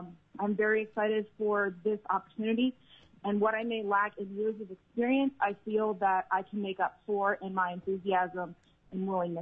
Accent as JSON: {"language": "English", "town": "Magnolia", "region": "Delaware", "country": "United States", "said": "I am originally from Magnolia, Delaware"}